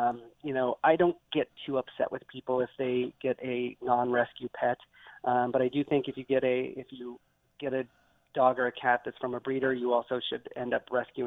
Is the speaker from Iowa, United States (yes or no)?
yes; Sigourney, Iowa, United States; And I grew up in Iowa, so you know, there was a lot.